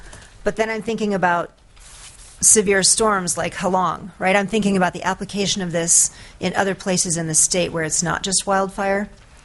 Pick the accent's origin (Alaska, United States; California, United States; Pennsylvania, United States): Alaska, United States; Sitka; My hometown of Sitka will communicate it.